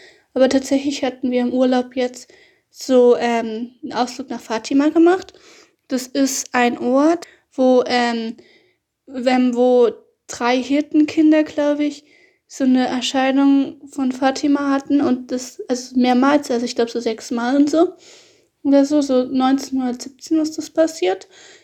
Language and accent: German; Berlin, Germany; Naja, ich bin ja aus Berlin